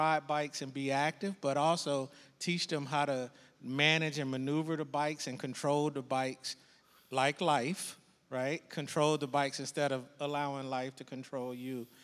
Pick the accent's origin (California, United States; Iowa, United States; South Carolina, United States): South Carolina, United States; growing up in South Carolina, you know, we had old bike parks laying around the streets